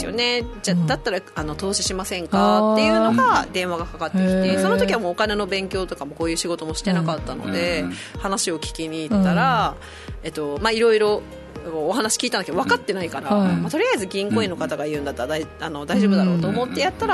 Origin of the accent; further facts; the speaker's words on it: Chiba, Japan; now in Okinawa, Japan; あ、私千葉出身で